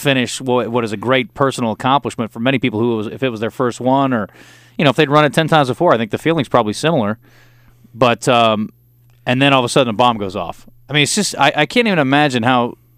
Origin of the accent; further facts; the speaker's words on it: United States; But I think as an American, now we all sort of band together and go in and see who we can help.